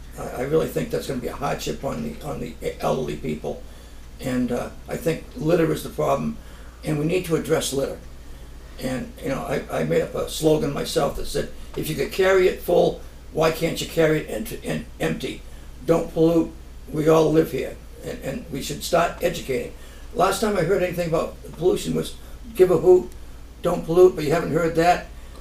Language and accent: English; Gloucester, Massachusetts, United States; I was born and brought up in Gloucester. Graduated from Gloucester High in 1963.